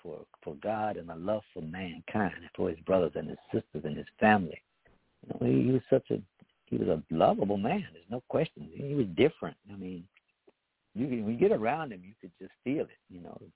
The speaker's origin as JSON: {"language": "English", "town": "Washington", "region": "District of Columbia", "country": "United States", "tie": "born or raised there", "said": "We didn't know that existed because I grew up in Washington, D.C., where we was proper."}